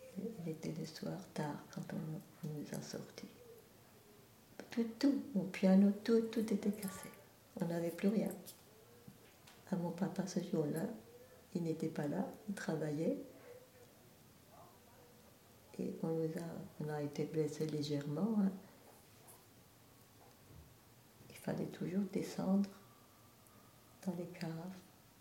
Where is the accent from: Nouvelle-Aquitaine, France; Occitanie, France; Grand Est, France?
Grand Est, France; Boulay; born there; Je vais avoir maintenant 81 ans. Moi, je suis née à Boulay, près de Metz.